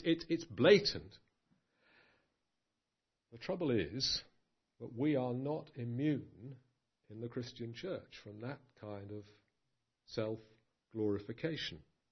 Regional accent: London, United Kingdom; The city I know best is London. I was brought up in North London.

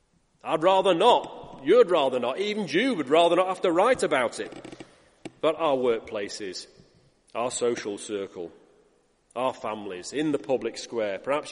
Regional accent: United Kingdom; Yes, we are British, most of us. And yes, our culture says, just mind your own business.

